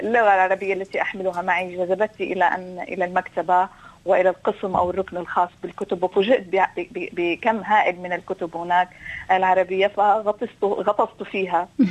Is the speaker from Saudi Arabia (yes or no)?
no; Syria; بالنسبة لي كسورية طبعا كانت في بلادي في سوريا وفي بيتي السوري البيت المعروف دائما البيت السوري المعروف دائما بالأدب وبالثقافة